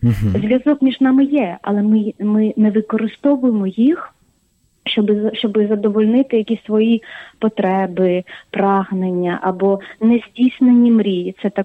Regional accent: Armenia; у мене я з Вірменії, то дуже така патріархальна країна, так.

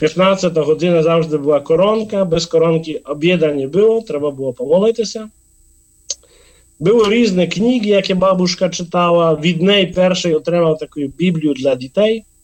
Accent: Poland; Ukrainian is a second language; Я поляк, родився в Польщі

